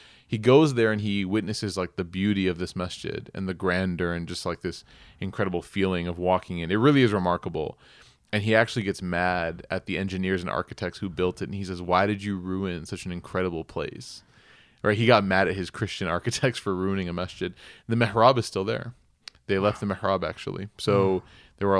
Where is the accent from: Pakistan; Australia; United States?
United States; one of the things that we lack growing up in America is just this, like, exposure to travel and getting out of the country